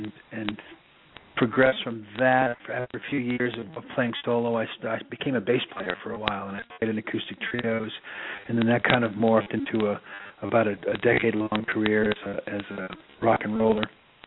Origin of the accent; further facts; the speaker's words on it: Rhode Island, United States; No, I'm a New England baby. I was raised in outside of Providence, Rhode Island, and I started playing music.